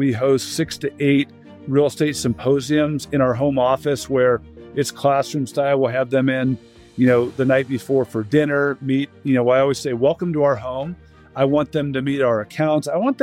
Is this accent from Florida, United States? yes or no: no; Los Gatos, California, United States; grew up in Los Gatos, California, before the tech boom happened. My dad was an elementary school principal. Mom was an interior decorator.